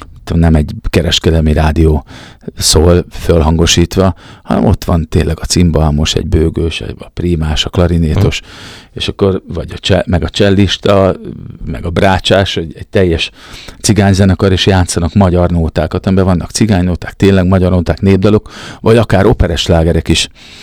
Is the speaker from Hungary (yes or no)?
yes; Algyő, Csongrád-Csanád, Hungary; Ugye szegediek vagyunk, Szeged környékén, Algyőn